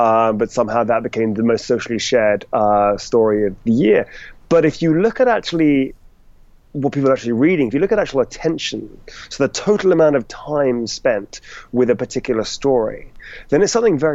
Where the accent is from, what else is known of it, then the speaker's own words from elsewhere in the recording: United Kingdom; being British, I usually make up some kind of ridiculous remark around being semi-retired.